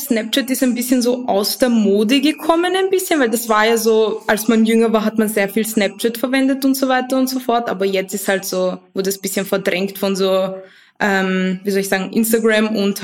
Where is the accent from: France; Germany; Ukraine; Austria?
Austria; Vienna; Ja, ich komme aus Wien. Ich bin auch hier geboren, meine Eltern nicht. Also ich komme aus einer Migrantinnenfamilie.